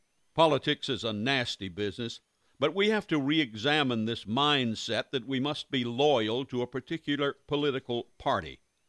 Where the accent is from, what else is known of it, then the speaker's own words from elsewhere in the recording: United States; Today, I am simply an American, an independent voter